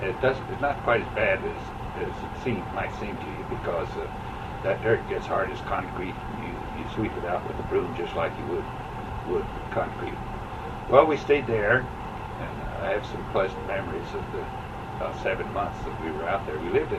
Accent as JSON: {"language": "English", "town": "Davenport", "region": "Oklahoma", "country": "United States", "tie": "born there", "said": "I was born in Davenport, Oklahoma, 1909, a long time ago, on a farm."}